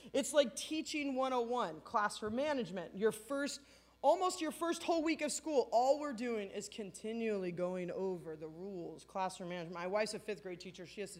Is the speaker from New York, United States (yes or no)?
no; Anaheim, California, United States; I grew up in Anaheim, not in Canada. I didn't know anything about hockey, right?